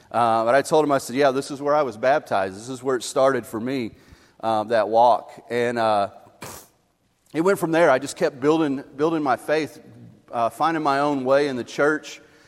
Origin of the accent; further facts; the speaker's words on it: Broken Bow, Oklahoma, United States; also born or lived in Moore / Norman / Ardmore; I grew up in Broken Bow via Moore, Norman, Ardmore, kind of a couple stints here and there. Dad ran a Christian bookstore, and so we followed him around where the bookstore was.